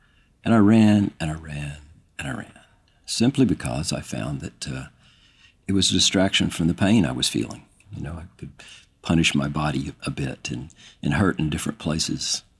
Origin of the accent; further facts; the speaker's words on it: Austin, Texas, United States; I'm 64 years old, and I'm from Austin, Texas.